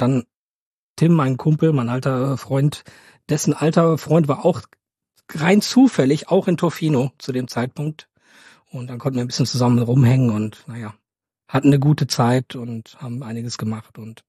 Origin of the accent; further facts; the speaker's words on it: Norway; ich bin aus Norwegen natürlich schon ein bisschen was gewohnt